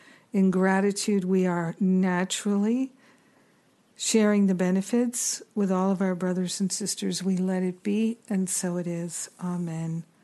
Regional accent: United States; the cruel war that's happening right now in the world that is most visible to me as an American is Russia's invasion of the Ukraine.

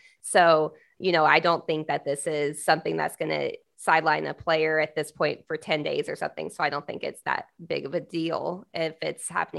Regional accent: Michigan, United States; Why? Because I'm from Michigan. So my homer.

